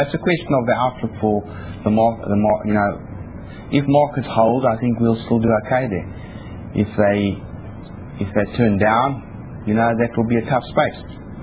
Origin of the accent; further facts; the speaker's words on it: South Africa; unfortunately we're South African, so we think opportunities when there's a client opportunity